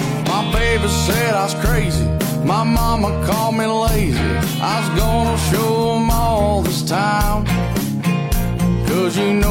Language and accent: Swedish; Sweden; jag är ju svensk och gammal centralbyråkrat.